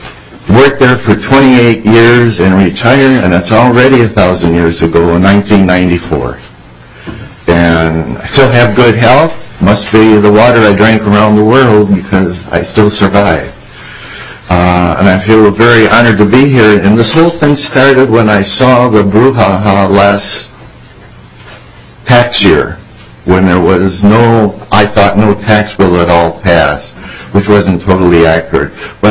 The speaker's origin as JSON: {"language": "English", "town": "South St. Paul", "region": "Minnesota", "country": "United States", "tie": "born or raised there", "said": "as Rick was saying. Born and raised in South St. Paul, went to University of Minnesota at one time and applied mathematics, thinking of becoming an actuary."}